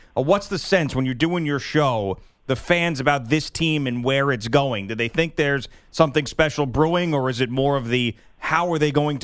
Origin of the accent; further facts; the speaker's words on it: East Coast, United States; Growing up on the East Coast, I'm inherently negative, and then being a Vikings fan, there's been some bad losses in there.